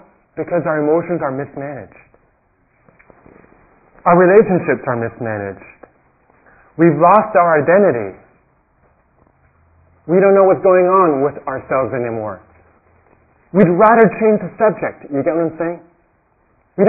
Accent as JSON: {"language": "English", "town": "San Francisco", "region": "California", "country": "United States", "tie": "born or raised there", "said": "Well, I grew up in San Francisco."}